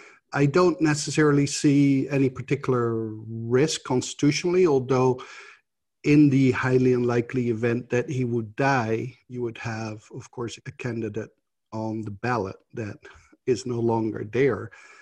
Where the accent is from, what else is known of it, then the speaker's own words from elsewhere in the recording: Netherlands; English is a second language; I'm from the Netherlands